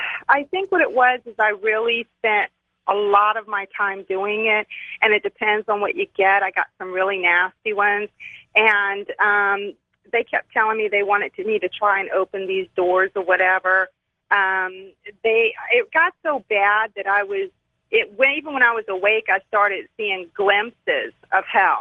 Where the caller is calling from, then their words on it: Dallas, Texas, United States; I'm calling from Dallas, Texas.